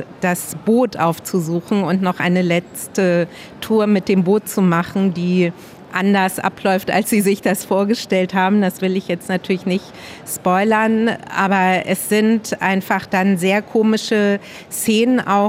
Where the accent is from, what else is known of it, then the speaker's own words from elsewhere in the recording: Luxembourg; moved away as an adult; also born or lived in Frankfurt; Also ich besitze nur den luxemburgischen Pass, keinen deutschen. Und ja, also Luxemburg ist meine Heimat, dann bin ich zurück nach Frankfurt zum Studieren, weil es damals in Luxemburg noch keine Universität gab.